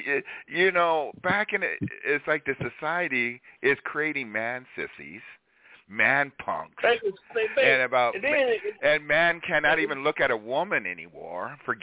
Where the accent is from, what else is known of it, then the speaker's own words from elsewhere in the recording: Philadelphia, Pennsylvania, United States; I have seen some moms when I'm growing up in Inglewood in Philadelphia.